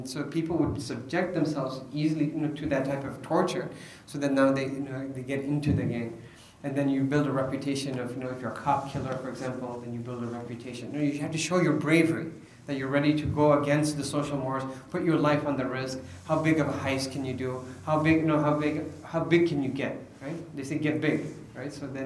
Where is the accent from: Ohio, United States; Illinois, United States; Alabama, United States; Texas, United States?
Illinois, United States; Chicago; So I grew up in Chicago, right, in the city.